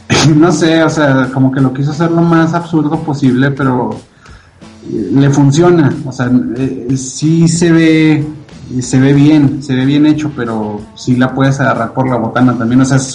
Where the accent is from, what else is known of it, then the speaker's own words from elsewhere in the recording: Chihuahua, Mexico; nosotros somos de Chihuahua y la tenemos aquí a boca de jarro y además es local, pero a la vez es universal